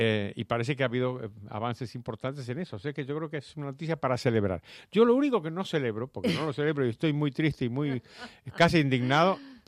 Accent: Argentina; a mí, como argentino, te imaginarás que este es un asunto que me resulta muy, muy sensible. Yo he tenido la oportunidad de vivir una hiperinflación a principios de los años 70. Tú no habías nacido, pero yo sí, y estaba viviendo en Buenos Aires

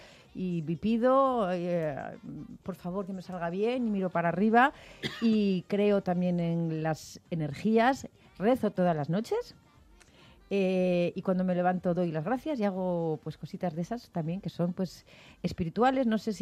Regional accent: Gijón, Asturias, Spain; Oye, que yo soy de Gijón.

